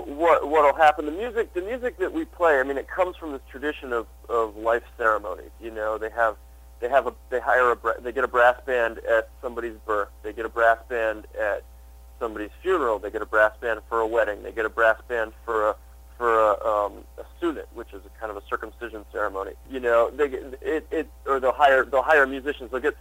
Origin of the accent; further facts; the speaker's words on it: Michigan, United States; now in New York, United States; I grew up in Michigan.